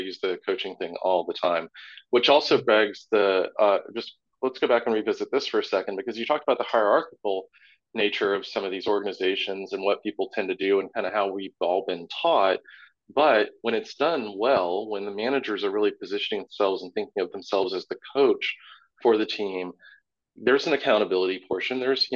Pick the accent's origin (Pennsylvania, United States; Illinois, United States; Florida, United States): Florida, United States; Yeah, my only real issue with that was I grew up in South Florida.